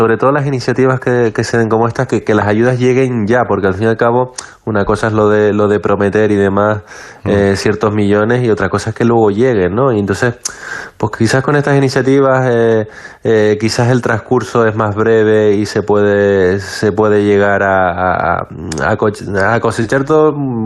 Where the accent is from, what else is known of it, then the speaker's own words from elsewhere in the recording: La Palma, Canary Islands, Spain; soy de La Palma, es cierto que entreno en el CAR de Sant Cugat, en Barcelona, y yo viví la erupción allí